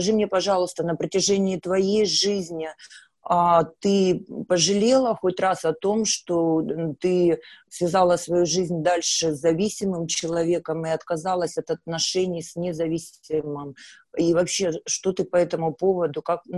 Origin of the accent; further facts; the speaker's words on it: Kamchatka Krai, Russia; я зависимая с Камчатки.